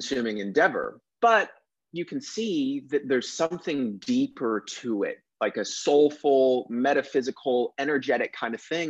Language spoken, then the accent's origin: English; Florida, United States; I grew up in Florida, so I was around the water in some capacity my entire life.